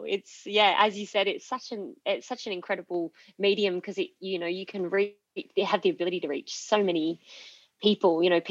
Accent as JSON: {"language": "English", "town": "Sydney", "region": "New South Wales", "country": "Australia", "also_born_or_lived": "Perth", "said": "So we actually left our life in Perth and flew back interstate to Sydney, which is my home state"}